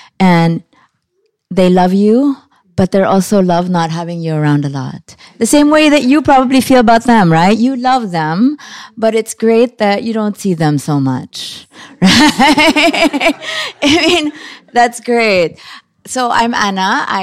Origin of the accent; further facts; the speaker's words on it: Philippines; I also wanted to say something about being a Filipino woman. You know